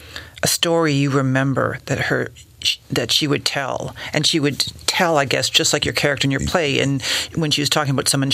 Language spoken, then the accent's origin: English; Nova Scotia, Canada; I remember families like that growing up in Nova Scotia, those big families, which I always looked at as a marvel